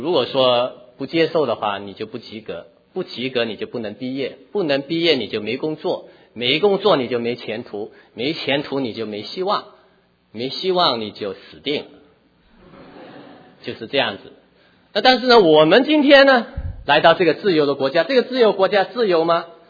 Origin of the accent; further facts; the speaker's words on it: Hong Kong; 我生在中国，长在中国，父母是中国人，我是什么人？中国人啊，当然大家认得我清楚一点的，就说是中国香港人，是不是？